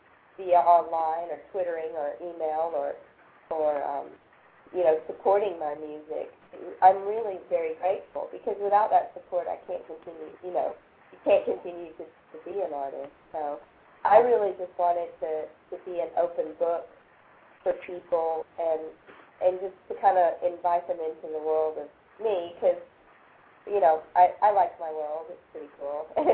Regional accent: Alabama, United States; I'm from Alabama, and I come from you know, very down-to-earth people and people of the land

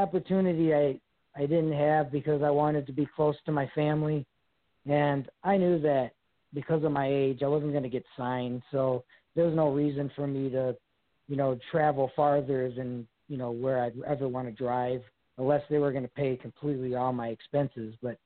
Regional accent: Calumet City, Illinois, United States; I grew up in Calumet City in the 80s and they had a big water tower.

